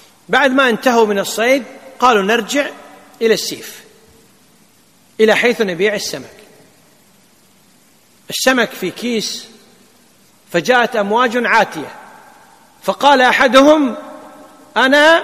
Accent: Kuwait; وهي المعمول به عندنا في الكويت في وزارة التجارة

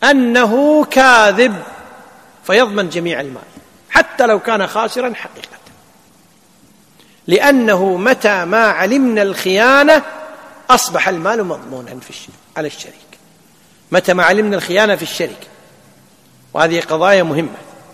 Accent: Kuwait; وهي المعمول به عندنا في الكويت في وزارة التجارة

